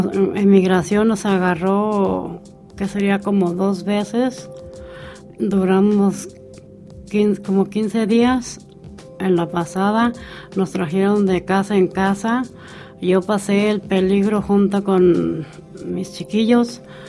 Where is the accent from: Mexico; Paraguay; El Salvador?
Mexico; moved away as an adult; Vine de México en el 90. Cuando me vine, me traje a mis cuatro niños.